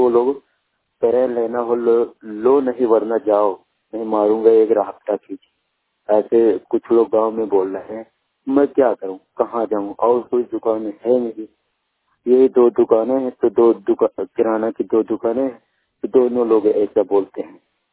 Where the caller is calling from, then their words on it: Daryabad, Uttar Pradesh, India; मैं ग्राम कांटी दरियाबाद क्षेत्र जिला बाराबंकी उत्तर प्रदेश से बोल रहा हूँ।